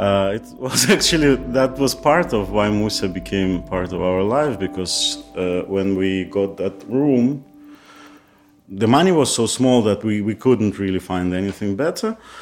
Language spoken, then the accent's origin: English; Kazakhstan; born there; English is a second language; No, the story starts in the Soviet Union in 1983, when I was born in Kazakh Soviet Socialist Republic.